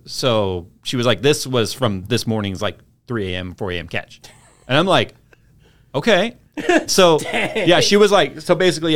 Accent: California, United States; I'm from California, so just expect it.

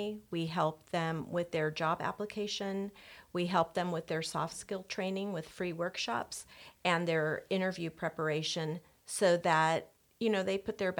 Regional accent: Pine Valley, California, United States; also born or lived in San Diego; I grew up in a small town in East County called Pine Valley.

